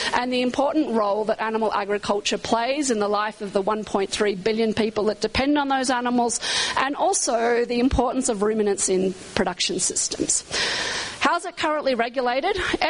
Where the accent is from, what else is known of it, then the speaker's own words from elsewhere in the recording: California, United States; So I'm from California, sorry about that.